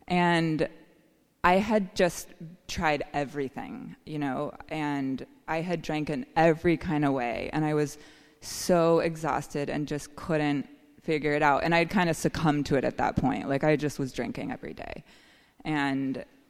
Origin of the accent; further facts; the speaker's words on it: Boulder, Colorado, United States; So I started drinking when I was around 11. I grew up in Boulder, Colorado, and it's very normal there.